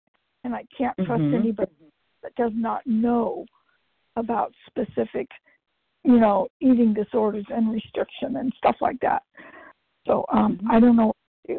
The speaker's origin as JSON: {"language": "English", "region": "California", "country": "United States", "said": "I'm from California."}